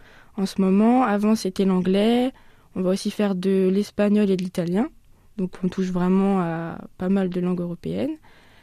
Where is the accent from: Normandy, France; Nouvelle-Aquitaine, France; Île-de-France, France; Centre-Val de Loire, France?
Centre-Val de Loire, France; Bourges; Donc moi à la base je viens de Bourges, donc j'ai fait un parcours un peu particulier.